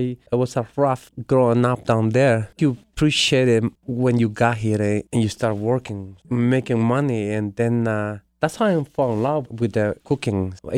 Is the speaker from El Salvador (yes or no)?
yes; El Salvador; moved away as an adult; I came from El Salvador when I was 18, but, you know, we both came from different countries.